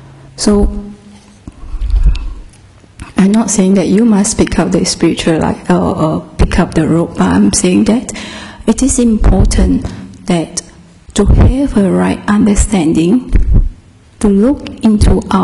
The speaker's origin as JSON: {"language": "English", "country": "Singapore", "said": "I come from Singapore, a very tiny little island"}